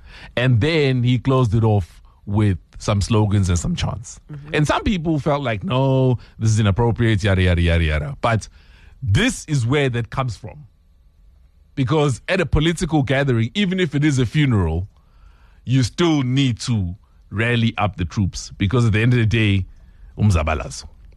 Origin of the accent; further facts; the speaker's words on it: South Africa; So, back in the day, politics was obviously banned when we were growing up in South Africa.